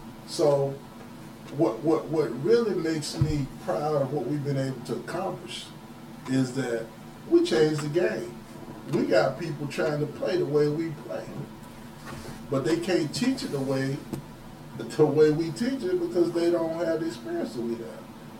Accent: Mississippi, United States; like I said, I'm from Mississippi.

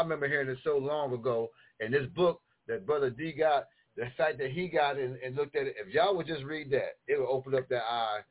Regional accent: New York, United States; Some of them corny, now, but we grew up in New York.

